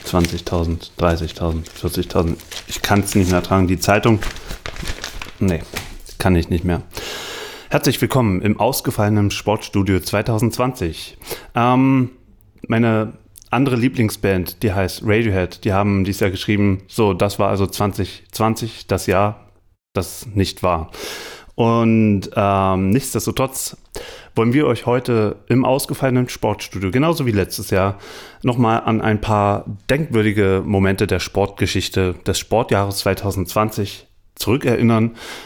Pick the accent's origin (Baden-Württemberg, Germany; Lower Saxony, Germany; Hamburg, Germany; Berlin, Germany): Berlin, Germany; Für mich als Berliner ist das ja natürlich total böhmische Dörfer.